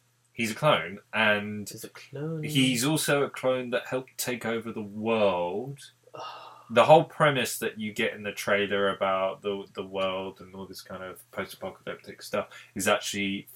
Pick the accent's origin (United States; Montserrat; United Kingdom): United Kingdom; England; yet, being English, I've been to two.